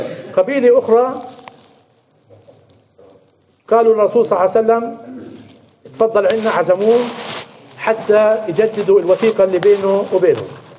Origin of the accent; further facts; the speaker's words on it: Palestine; منا كفلسطينيين كمسلمين